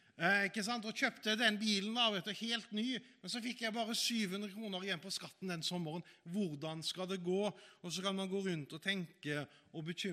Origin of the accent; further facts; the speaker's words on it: Haugesund, Rogaland, Norway; Jeg vokste opp i Haugesund, der det store på begynnelsen av 80-tallet, det var jo at vi fikk tekst-TV, og så gikk vi rundt og var redde for atombomber.